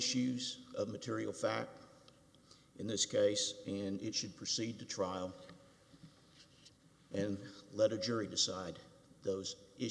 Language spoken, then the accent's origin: English; Fort Worth, Texas, United States; I'm from Fort Worth, Texas.